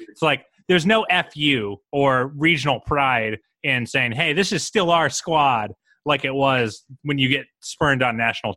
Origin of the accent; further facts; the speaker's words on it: Columbus, Ohio, United States; like I'm from Columbus, which is closer